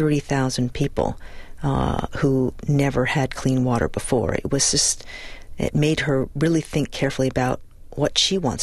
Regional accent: New York City, New York, United States; also born or lived in China; I actually am a Chinese American, born and raised in New York City. But we did live in China for 5 years

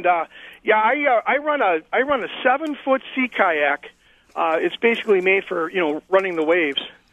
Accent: California, United States; I'm from California.

